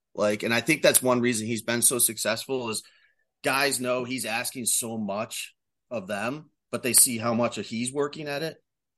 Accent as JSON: {"language": "English", "town": "Syracuse", "region": "New York", "country": "United States", "tie": "born or raised there", "said": "Yeah, I'm an upstate guy. So I grew up in Syracuse."}